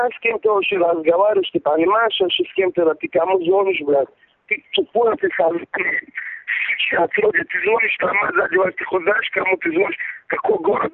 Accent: Derbent, Dagestan, Russia; Я из Дербента, причем здесь зона, какой Шанхал? Я из Дербента.

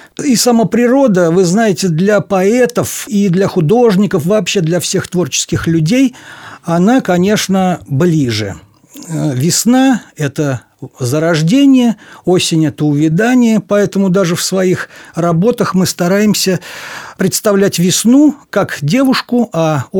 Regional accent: Samara, Samara Oblast, Russia; я коренной самарец, я родился в Самаре, мама моя тоже самарская. И несмотря на то, что я горожанин, мне, конечно, все-таки ближе природа. Ближе вот эта провинциальность.

